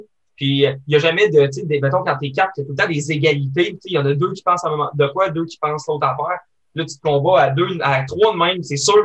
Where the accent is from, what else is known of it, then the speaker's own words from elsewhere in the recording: Sherbrooke, Quebec, Canada; on vient de Sherbrooke, là.